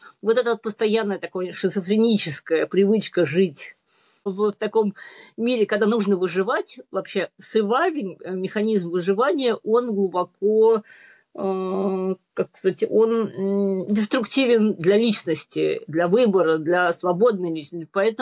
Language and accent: Russian; Moscow, Russia; Опять, как москвич, мне трудно это было долго осознать